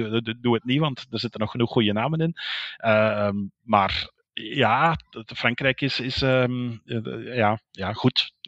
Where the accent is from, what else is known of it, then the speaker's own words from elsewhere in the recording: Belgium; Als Belg zijnde is dat gemakkelijk gezegd.